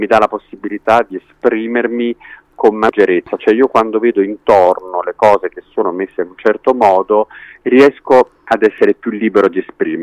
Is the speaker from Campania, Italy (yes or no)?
yes; Naples, Campania, Italy; Io sono napoletano, quindi voglio dire, una madre molto dedita alla famiglia